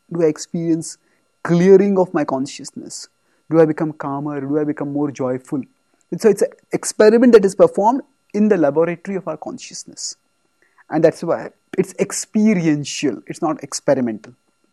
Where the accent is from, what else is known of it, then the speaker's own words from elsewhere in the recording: India; It's like, I come from India, where people are mad for cricket.